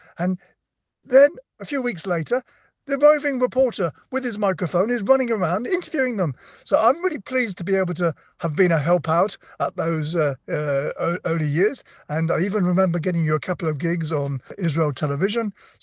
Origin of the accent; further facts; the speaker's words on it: England, United Kingdom; accent: British; English is a second language; And I speak pretty good Hebrew, but I never really lost my British accent.